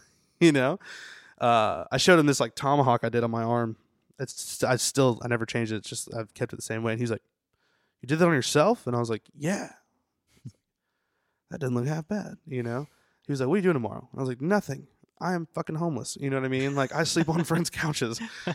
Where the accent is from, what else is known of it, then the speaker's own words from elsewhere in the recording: Wilmington, United States; And then I used to hang out at this bar called the River Rat in my hometown in Wilmington.